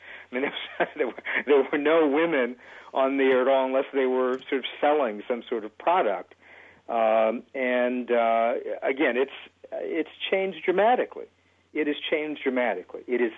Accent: Detroit, Michigan, United States; But in the same instance, when I grew up in Detroit, looking at television, I never saw African Americans

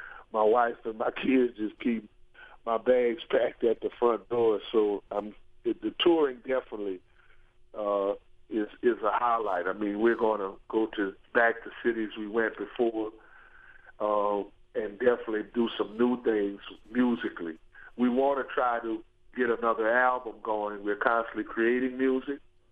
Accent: New Orleans, Louisiana, United States; It's really something we were trained in from kids and growing up in New Orleans.

